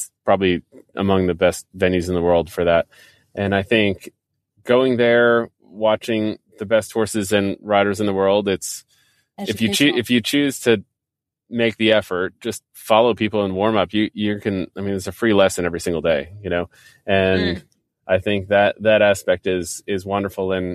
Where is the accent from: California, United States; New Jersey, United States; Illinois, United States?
New Jersey, United States; Yeah, so I grew up in Jersey, so we used to go to Saugerties all the time.